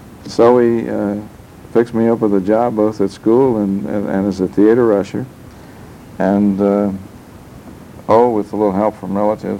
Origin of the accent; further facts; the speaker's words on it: Chicago, Illinois, United States; But anyway, I was raised in Chicago and had the usual provincialism that big city people have